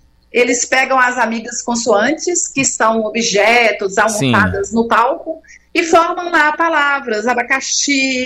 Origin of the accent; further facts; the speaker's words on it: Almenara, Minas Gerais, Brazil; born there; now in Belo Horizonte, Brazil; Nasci no Vale do Jequitinhonha, na cidade de Almenara, mas eu já tô em Belo Horizonte há 25 anos.